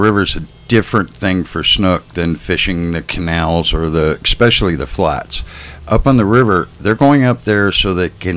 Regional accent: Illinois, United States; born there; Because I was born in Illinois.

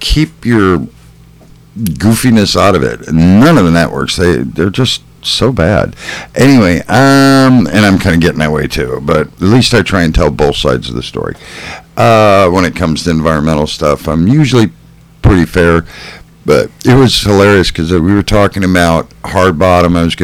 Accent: Chicago, Illinois, United States; born there; because I was born in Chicago.

